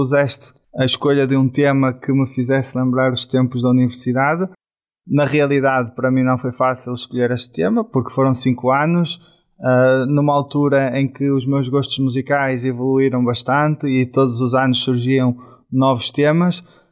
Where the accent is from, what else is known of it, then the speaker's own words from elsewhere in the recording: Braga, Portugal; Braga é e sempre será uma referência. É a cidade onde eu nasci, a cidade onde eu cresci, a cidade onde eu estudei, é onde eu tenho os meus amigos, a minha família.